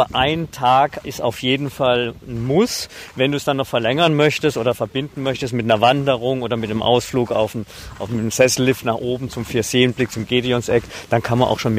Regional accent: South Germany, Germany; now in Boppard, Germany; Nein, ich bin gebürtig nicht aus Boppard. Ich komme aus Süddeutschland, aber lebe seit 14 Jahren jetzt hier in Boppard.

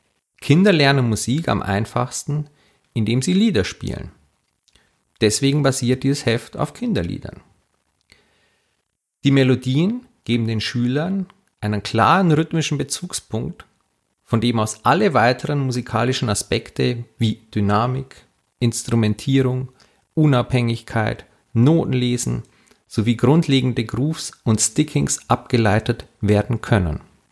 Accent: Regensburg, Bavaria, Germany; ich komme aus Regensburg.

